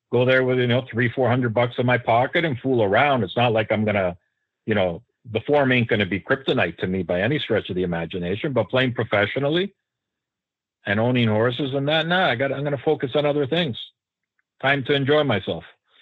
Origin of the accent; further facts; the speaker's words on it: Canada; I'm Canadian.